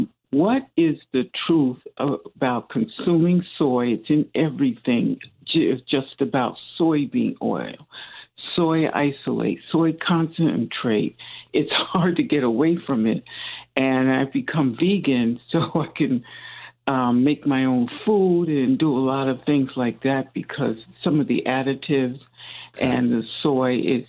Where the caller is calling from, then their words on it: Albany, New York, United States; I'm calling from Albany, New York.